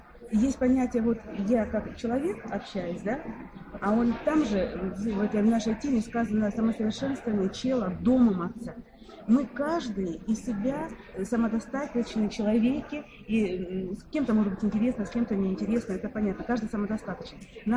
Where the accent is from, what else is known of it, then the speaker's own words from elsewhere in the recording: Novorossiysk, Krasnodar Krai, Russia; ну, новороссийской, я просто из Новороссийска